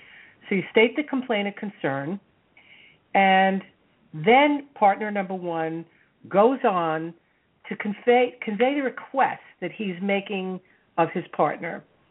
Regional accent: New York, United States; I come from a family where that was just the way we talked. We're from New York and we were loud and fast

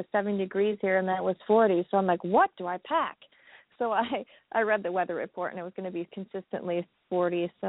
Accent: Michigan, United States; now in California, United States; You know, I grew up in Michigan, so I have all the winter stuff that I brought with me to Cali.

